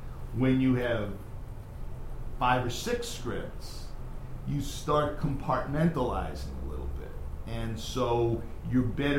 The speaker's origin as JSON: {"language": "English", "region": "New York", "country": "United States", "lives_now": "Los Angeles, United States", "said": "I'm from New York, and when I would go out on a street or on a bus, I would hear a lot of voices."}